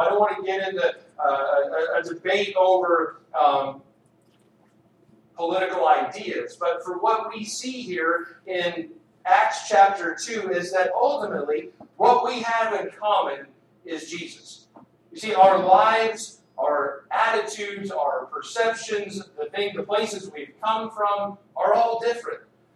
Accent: Texas, United States; You guys know I grew up in Texas.

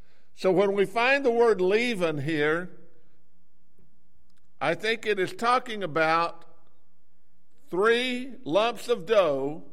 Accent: Texas, United States; I don't know if I say that right because I'm from Texas, and so it doesn't quite come out right.

